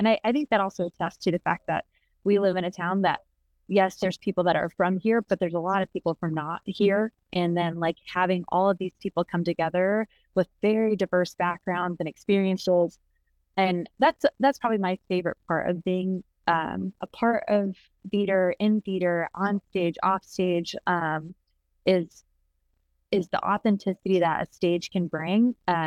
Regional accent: Chicago, Illinois, United States; I'm originally from Chicago

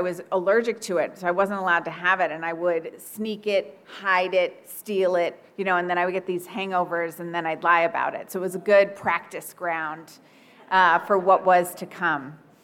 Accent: New York City, New York, United States; I am from New York City originally. I am an only child.

